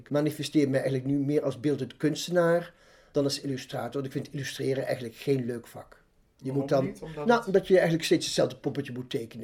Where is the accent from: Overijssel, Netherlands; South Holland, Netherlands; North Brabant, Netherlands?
North Brabant, Netherlands; accent: soft G; En toch ben ik nog steeds wel een Brabander.